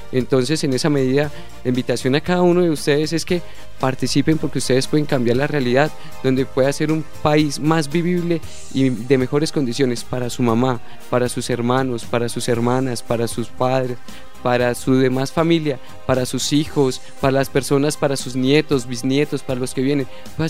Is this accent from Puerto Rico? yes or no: no; Sogamoso, Boyacá, Colombia; En Sogamoso, de donde yo soy natal, ya existe una política pública de juventudes.